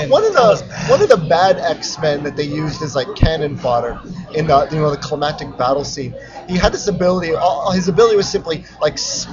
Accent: Canada; now in United States; That was the one thing I didn't kind of like about being a Canadian in America

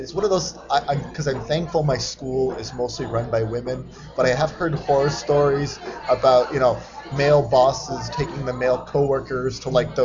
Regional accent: Canada; I'm Canadian, so I just don't think I could ever do that in a billion years.

